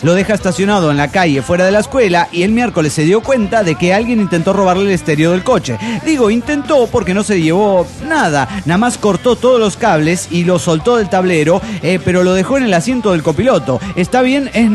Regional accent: Angamacutiro, Michoacán, Mexico; yo pensé que ya habías dominado la pronunciación de mi pueblo porque en otros programas lo has dicho de manera magistral

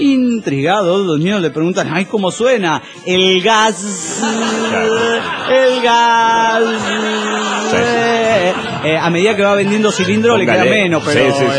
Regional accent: Tlalnepantla, State of Mexico, Mexico; de Tlenapantla, México.

